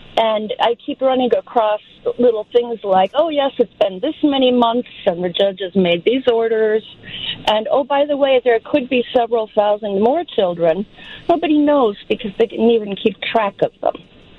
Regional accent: Hungary; also born or lived in Europe; now in United States; I'm from Hungary, and we left as political refugees. And we ended up in other parts of Europe for a while

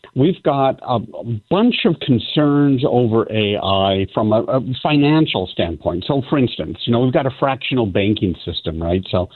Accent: Canada; I grew up in the Great White North up in Canada, eh? And we lived about halfway up to the Arctic Circle.

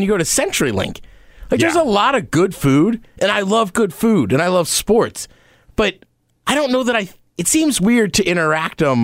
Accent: East Coast, United States; I grew up on the East Coast.

